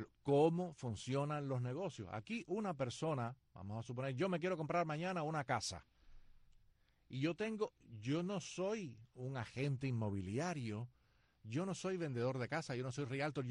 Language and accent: Spanish; Brazil; Tú me llamas a mí, que soy brasileño, para que te entrene